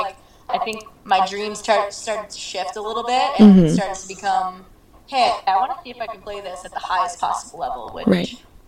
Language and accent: English; Long Island, New York, United States; So it was something that I definitely was surrounded by, just because I was from Long Island, and that's what, you know, it was so popular, and it still is to this day.